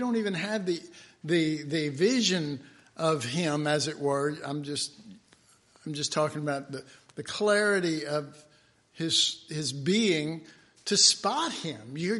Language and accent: English; Texas, United States; I'm from Texas. I don't repent of that.